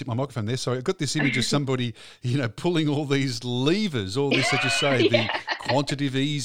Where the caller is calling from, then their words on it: Melbourne, Victoria, Australia; I'm talking from Melbourne, which is big on the services and foods and cafes and things